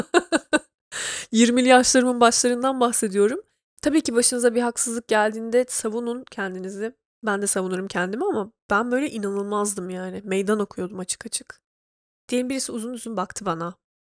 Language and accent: Turkish; Trabzon, Turkey; Çünkü sonuçta 18 yaşına kadar Trabzon'da doğdum, büyüdüm ben.